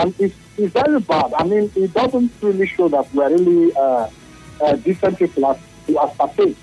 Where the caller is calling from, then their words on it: Port Harcourt, Rivers, Nigeria; I'm calling from Port Hackett.